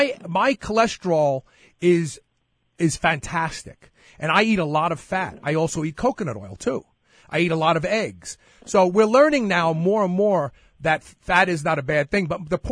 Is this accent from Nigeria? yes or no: no; Southern Italy, Italy; Maybe the European. I'm from Southern Italy, so I'm European.